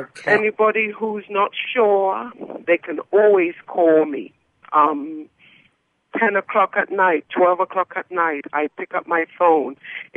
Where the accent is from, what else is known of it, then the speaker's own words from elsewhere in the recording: England, United Kingdom; I'm from England. I was born in England, and my parents are from Jamaica.